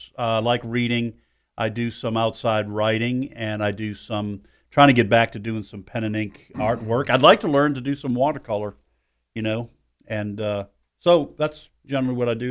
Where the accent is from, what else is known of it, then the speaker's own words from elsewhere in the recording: Boston, Massachusetts, United States; Now my wife is from Mississippi. I'm from the Boston area.